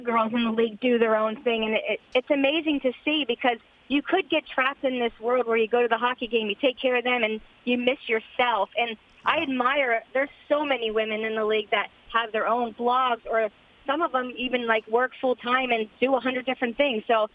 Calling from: Florida, United States; I am calling from South Florida.

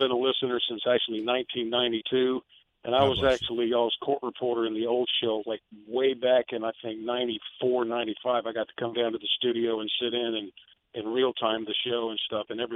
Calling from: Harrisburg, Pennsylvania, United States; Harrisburg, Pennsylvania.

